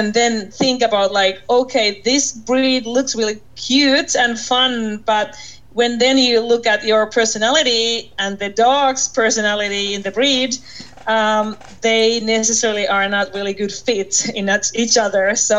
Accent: Finland; English is a second language; I'm from Finland

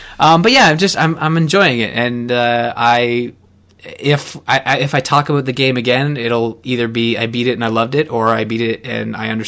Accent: Canada; I find being a Canadian

